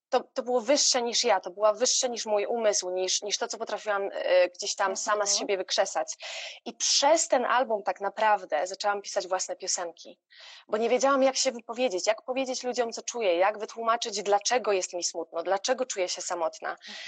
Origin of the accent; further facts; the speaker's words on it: Pszczyna, Silesian Voivodeship, Poland; moved away as an adult; now in London, United Kingdom; I jako, że pochodzę z małej mieścinki, która się nazywa Pszczyna w południowej w Polsce, byłam tam dość rozpoznawalnym dzieciakiem.